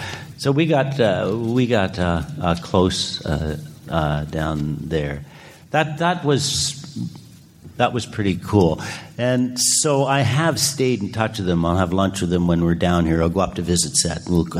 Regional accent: Ontario, Canada; I'm from Canada, man. I grew up in Northern Ontario.

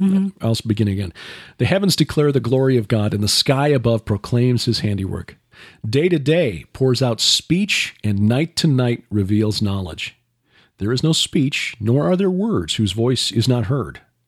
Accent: Chicago, Illinois, United States; I was born and raised in Chicago, where we had streetlights everywhere, headlights from cars all night long. We lived half a block off one of the major north-south routes through Chicago.

